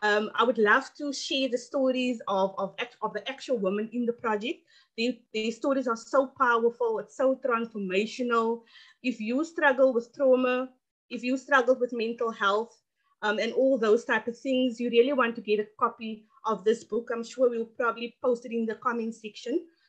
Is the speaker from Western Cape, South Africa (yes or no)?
yes; Cape Town, Western Cape, South Africa; from Cape Town, South Africa.